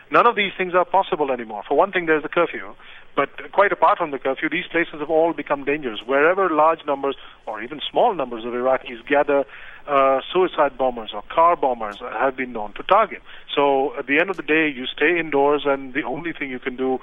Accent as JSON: {"language": "English", "country": "India", "said": "I am from India"}